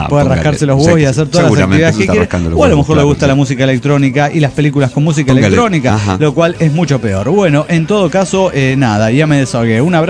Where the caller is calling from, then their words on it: Reynosa, Tamaulipas, Mexico; de Reynosa, Tamaulipas.